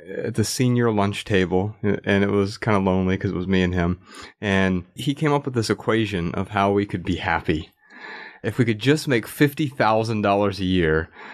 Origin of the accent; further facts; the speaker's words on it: Dayton, Ohio, United States; We grew up in Dayton, Ohio.